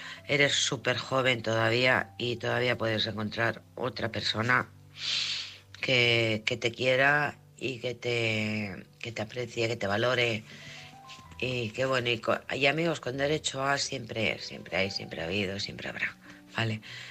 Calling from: Alcorcón, Community of Madrid, Spain; de Alcorcón.

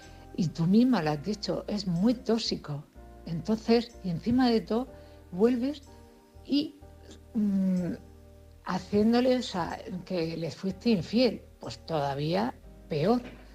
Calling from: Cartagena, Region of Murcia, Spain; de Cartagena.

